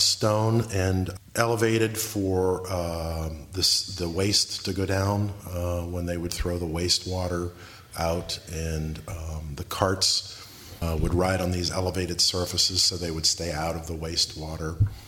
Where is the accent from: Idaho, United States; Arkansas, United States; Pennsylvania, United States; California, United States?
Pennsylvania, United States; Hollidaysburg; Yes, I'm from Hollidaysburg.